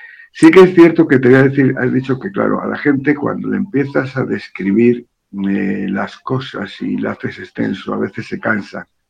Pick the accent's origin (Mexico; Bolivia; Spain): Spain; como buen español no leo los créditos